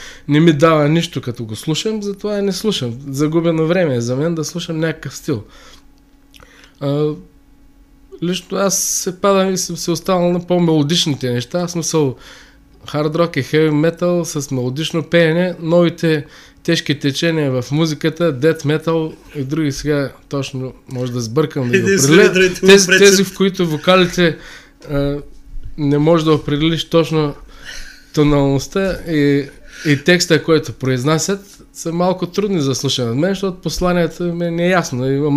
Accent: Dimitrovgrad, Haskovo Province, Bulgaria; Аз съм от Димитровград. Димитровград винаги е бил китарен град

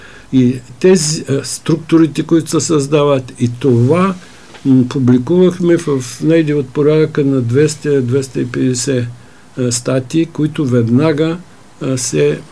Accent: Shipka, Stara Zagora Province, Bulgaria; аз познавам там при моя роден край

